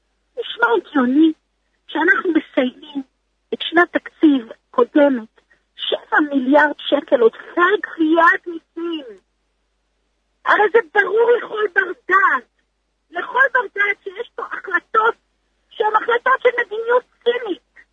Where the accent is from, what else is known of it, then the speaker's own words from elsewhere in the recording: Mitzpe Ramon, Southern District, Israel; אני באה לתשובה. ואני באה ממקום לא פשוט. במצפה רמון יש הרבה מאוד פרופים, הרבה עוני, הרבה קושי.